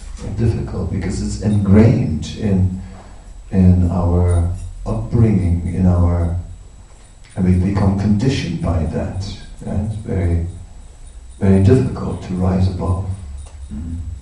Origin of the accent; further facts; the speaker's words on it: Netherlands; English is a second language; So see, I'm Dutch, and therefore it's different for me.